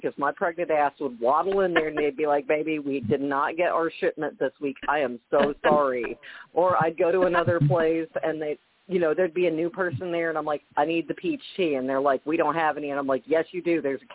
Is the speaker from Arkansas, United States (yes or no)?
yes; Arkansas, United States; because, again, I'm from Arkansas, if you don't have sweet tea, your doors are going to be shuttering real soon.